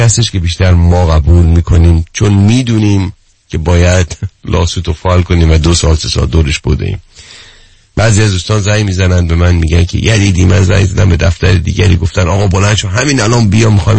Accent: Iran; خیلی خوشحالم به عنوان یک ایرانی

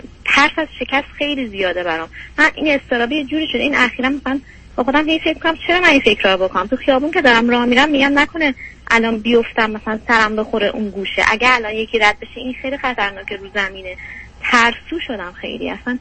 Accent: Iran; moved away as an adult; now in New York, United States; الان 28 سالمه، مدت 5 سال و نیم که از ایران اومدم، امریکا نیویورک هستم.

